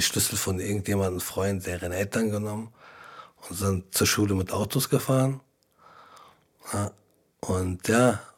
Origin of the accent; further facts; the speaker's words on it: Berlin, Germany; ich komme aus Berlin-Wedding, geboren und aufgewachsen. Ich sehe mich nicht als Ausländer oder Deutscher, ich sehe mich als Berliner. Ja. Und bin stolz, der Berliner zu sein.